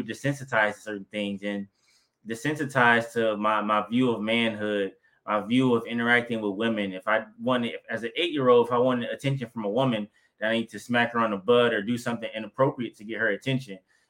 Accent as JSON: {"language": "English", "town": "Detroit", "region": "Michigan", "country": "United States", "tie": "born or raised there", "said": "I'm from Detroit. And grew up in Detroit since about 18 years old, pretty much my whole life."}